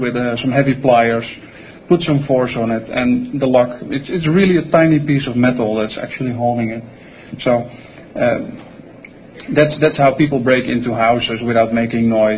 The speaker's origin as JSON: {"language": "English", "country": "Netherlands", "said": "We're both from Holland"}